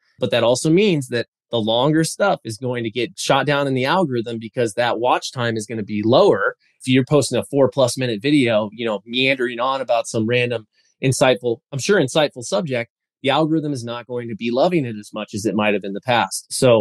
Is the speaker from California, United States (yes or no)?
no; Colorado, United States; I mean, hey, I'm from Colorado after all, right? So we're all about it.